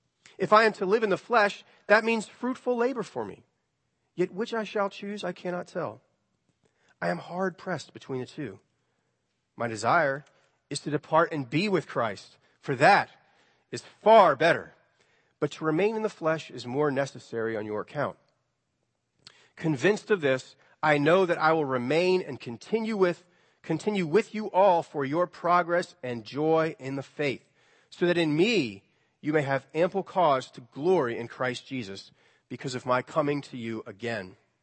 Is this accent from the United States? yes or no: yes; Virginia, United States; We grew up here in Northern Virginia.